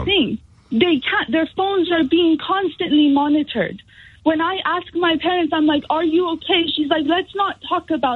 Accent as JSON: {"language": "English", "country": "Iran", "tie": "born or raised there", "moved": "yes", "said": "I was born in Iran. I grew up in Iran. Half of my life I've been outside."}